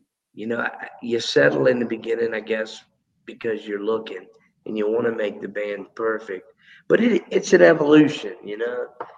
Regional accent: Colonial Heights, Virginia, United States; we started rehearsing in my hometown of Colonial Heights, Virginia, about 14 years ago.

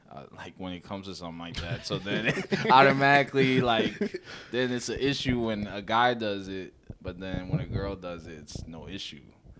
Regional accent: Haiti; Like do the U.S. it's like a different mindset than like I'm from Haiti. It's an all black country.

